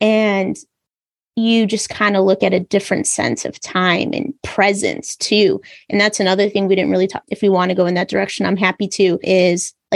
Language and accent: English; United States; and they want to take pictures with me because I'm from America.